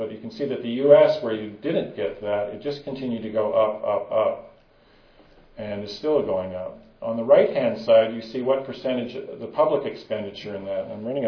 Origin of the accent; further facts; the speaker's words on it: Canada; Being Canadian, I am a firm believer in universal single payer because I live in a system with it